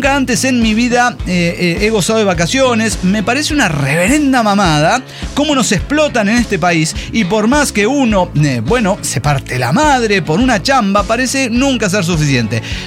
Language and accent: Spanish; Xalapa, Veracruz, Mexico; Soy el hereje de Jalapa, México.